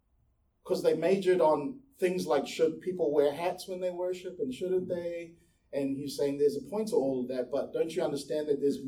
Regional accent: New Zealand; born there; Look, I've only been here for 5 years. I'm a Kiwi. I'm a New Zealand-born Samoan.

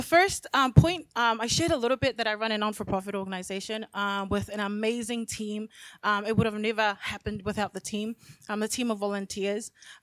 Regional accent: New Zealand; English is a second language; also born or lived in Samoa; And this girl migrated to New Zealand from Samoa. I was born in Samoa, migrated to New Zealand with little to no English. Let's be honest, no English. And so did most of my schoolings in New Zealand.

